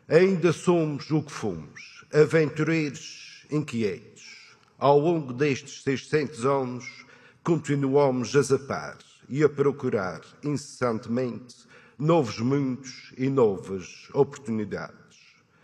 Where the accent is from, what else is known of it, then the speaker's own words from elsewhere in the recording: Azores, Portugal; Por isso é que sou das Ilhas de Bruma, onde as gaivotas vão beijar a terra.